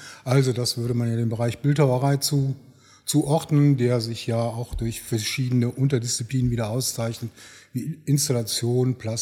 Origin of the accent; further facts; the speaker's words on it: Neuss, North Rhine-Westphalia, Germany; also born or lived in Straelen; Also ich bin nicht hier in Neuss geboren, von daher bin ich ja auch nicht der Neusser schlechthin. Bin hier aufgewachsen zwar, aber geboren bin ich in Strahlen am Niederrhein, am schönen Niederrhein, Nachbarstadt von Venlo.